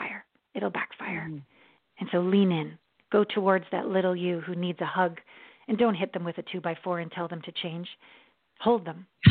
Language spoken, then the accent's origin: English; Kamloops, British Columbia, Canada; Yeah, I'm from Canada, a small town called Kamloops, BC, where there was, it's now a university, but it was a college.